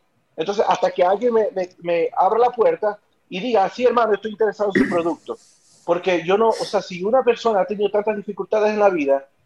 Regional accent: Maracaibo, Zulia, Venezuela; now in United States; Yo cuando salí de Maracaibo, nunca me imaginé que todo esto iba a pasar.

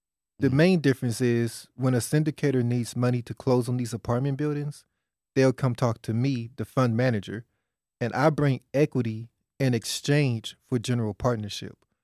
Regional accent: Dallas, Texas, United States; I grew up in Oak Cliff, man.

